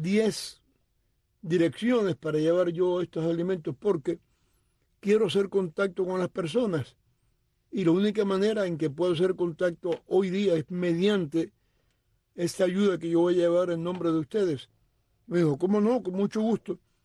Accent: Cuba; Yo nunca he sido pescador, a pesar de que soy cubano.

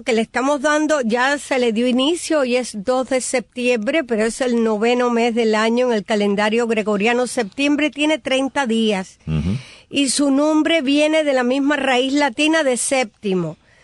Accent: Santiago de Las Vegas, Havana, Cuba; Sí, de mi pueblo, de Santiago de Las Vegas.

